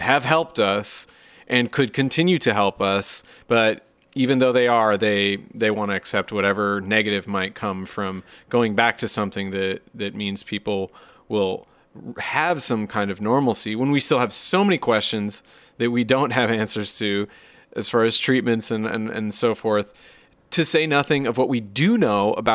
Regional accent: Washington, United States; My home state of Washington, there's a lot of insanity and hysteria coming from groups like this.

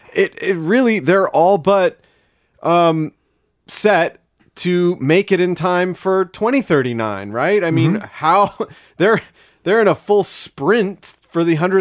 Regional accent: United States; is the same Germany that if I go to, as an American, I have to mind my P's and Q's about what I say

